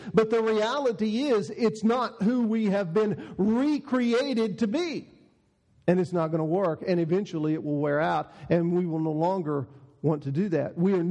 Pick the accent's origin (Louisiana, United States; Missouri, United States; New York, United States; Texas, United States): Texas, United States; I didn't have any because I was growing up in Texas in those days